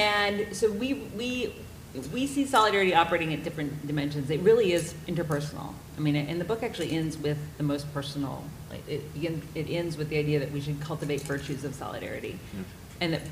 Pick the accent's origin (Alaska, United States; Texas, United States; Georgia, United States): Georgia, United States; I'm Canadian. I grew up in Georgia, but I'm Canadian.